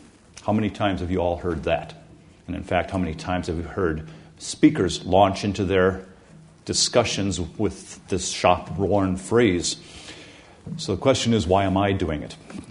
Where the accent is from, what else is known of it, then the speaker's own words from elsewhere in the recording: Wisconsin, United States; I grew up on the Fox River in Wisconsin, which is one of the most heavily paper-milled rivers in the world.